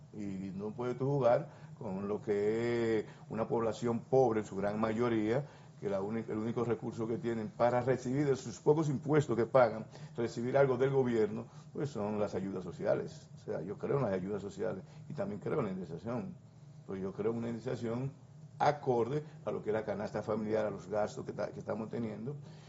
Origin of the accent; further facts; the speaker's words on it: Cibao, Dominican Republic; Nosotros hablamos de Santo Domingo, lo que somos del Cibao